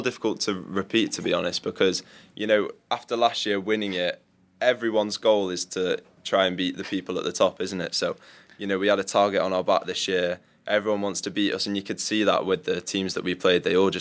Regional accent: Knutsford, North West England, United Kingdom; We're from, like, it's called Knutsford, England. It's, like, half an hour from Manchester. So yeah, that's where we're from.

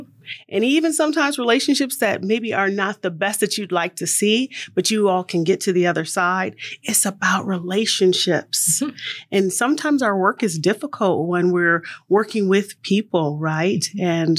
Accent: Toledo, Ohio, United States; now in Denver, United States; No, I am originally from Ohio and a manufacturing town. I'm from Toledo.

